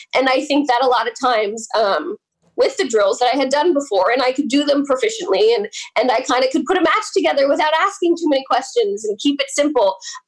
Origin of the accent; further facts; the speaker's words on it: Oak Ridge, New Jersey, United States; also born or lived in Jefferson Township; Yeah, so I'm announced from Hackettstown, but I'm actually from Oak Ridge, which makes up Jefferson Township. And Jefferson Township is Oak Ridge, Milton, one side, and then Route 15 cuts it in half, and then Lake Apacon is the other side of Jefferson. So that's actually where I'm from.